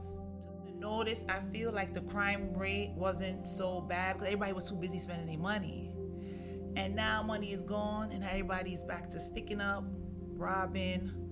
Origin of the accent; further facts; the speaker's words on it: Bronx, New York, United States; So growing up in the Bronx, of course, it has its good and its bad.